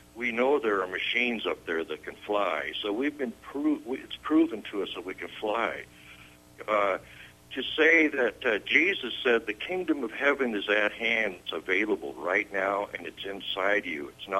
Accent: United States; I'm an American. That's just a fantasy. I'm a Caucasian. That's a fantasy.

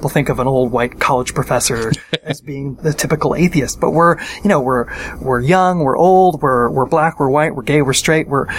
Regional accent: Seattle, Washington, United States; now in New York, United States; Yeah, I grew up in Seattle.

